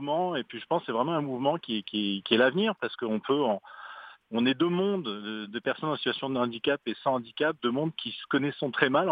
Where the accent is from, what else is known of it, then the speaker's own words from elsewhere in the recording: France; accent: French; now in Canada; alors j'ai un accent français mais je suis là depuis 30 ans, hein, mais c'est la majorité, on se sent tous québécois